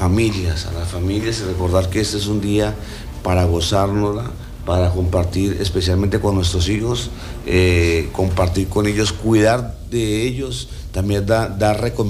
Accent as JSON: {"language": "Spanish", "country": "Colombia", "said": "nosotros como colombianos siempre aprovechamos ese espacio"}